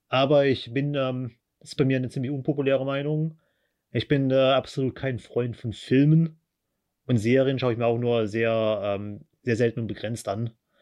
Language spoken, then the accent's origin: German; Baden-Württemberg, Germany; mein Heimatort ist gerade mal so rund so circa 20 Kilometer von Straßburg entfernt. So eine gewisse französische Nähe ist auch dann in unserer Kultur enthalten.